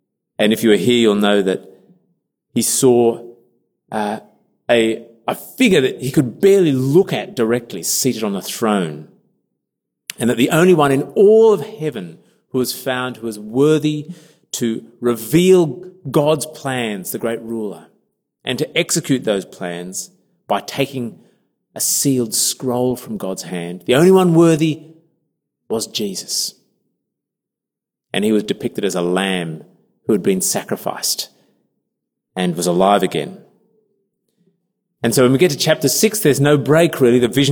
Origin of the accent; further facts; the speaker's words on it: Uganda; born there; I was born in Uganda. Ugandans have big families. Most of my relatives are in Uganda.